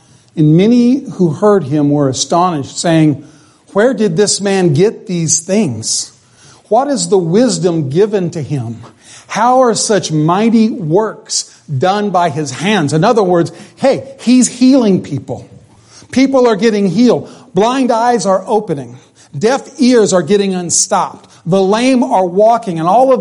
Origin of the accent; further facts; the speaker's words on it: Chowchilla, California, United States; Chowchilla is kind of my hometown. I wasn't born there, but I grew up there.